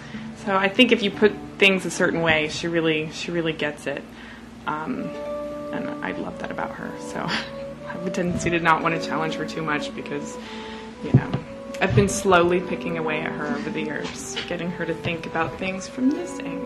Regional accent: Idaho Falls, Idaho, United States; So I'm from Idaho Falls.

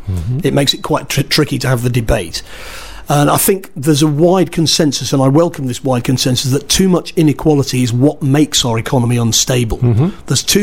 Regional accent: United Kingdom; whereas in actual fact, being British and the Americans, we think in global terms.

